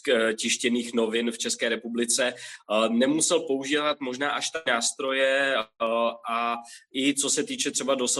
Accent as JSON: {"language": "Czech", "country": "Slovenia", "lives_now": "Prague, Czechia", "said": "tak já jsem původně ze Slovinska, žiju dlouhodobě v Praze"}